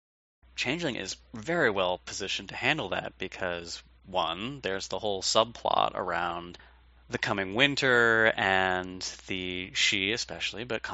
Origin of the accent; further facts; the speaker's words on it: Detroit, Michigan, United States; moved away; I'm from Detroit originally. I haven't lived there for over a decade